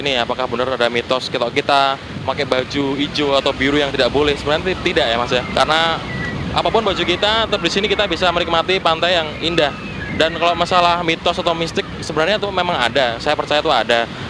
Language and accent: Indonesian; Semarang, Central Java, Indonesia; Satu bis mas, kita datang dari Semarang.